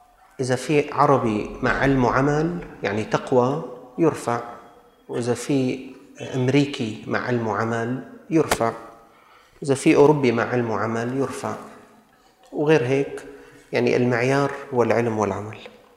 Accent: Syria; نحن من الشام، نحن مسلمين، نحن من المالكي،

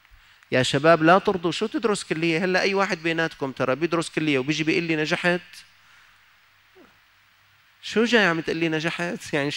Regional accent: Syria; عندنا في سوريا

